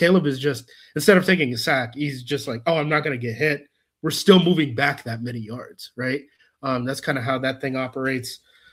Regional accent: Oregon, United States; Like, I'm from Oregon.

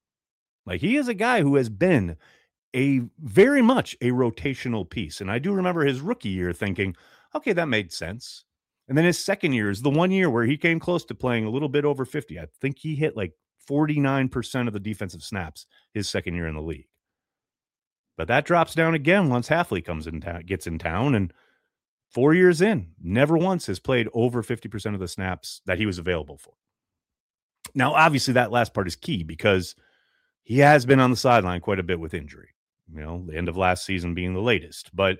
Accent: Iowa, United States; I'm from Iowa, so the Iowa State kid.

